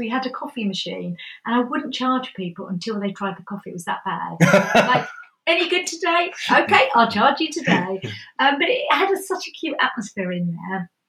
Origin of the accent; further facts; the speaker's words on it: Ingatestone, East of England, United Kingdom; growing up in Ingatestone, Chelmsford was my nearest town.